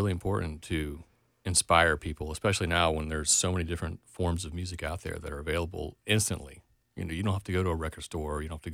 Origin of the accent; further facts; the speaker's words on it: the South, United States; growing up in the South in the 80s and stuff, playing in bars and stuff.